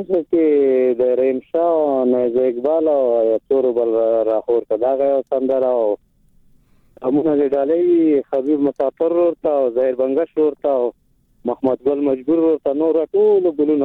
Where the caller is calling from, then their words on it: Paktia, Afghanistan; زده م پکتیا ولایت